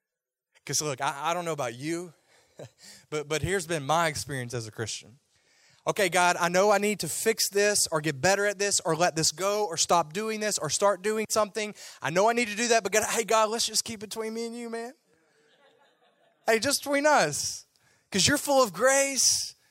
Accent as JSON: {"language": "English", "region": "Louisiana", "country": "United States", "tie": "born or raised there", "said": "In fact, I grew up in Louisiana."}